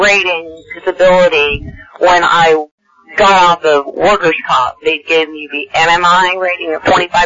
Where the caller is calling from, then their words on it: Houston, Texas, United States; I'm calling from Houston.